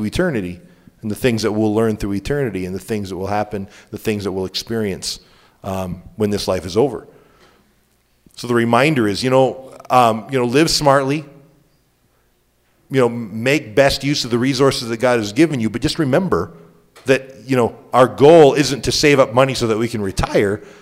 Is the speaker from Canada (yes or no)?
yes; Canada; now in United States; I'm all Canadian